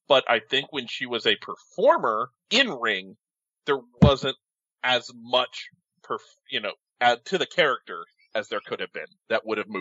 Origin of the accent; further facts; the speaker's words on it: West Coast, United States; being out here, growing up on the West Coast, I didn't get a lot of ECW growing up.